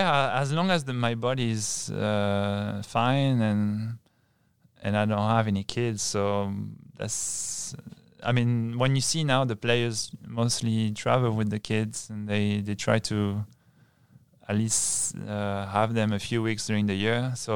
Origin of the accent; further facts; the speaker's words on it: Bayonne, Nouvelle-Aquitaine, France; I'm from Bayonne, and it's Biarritz is right next to Bayonne.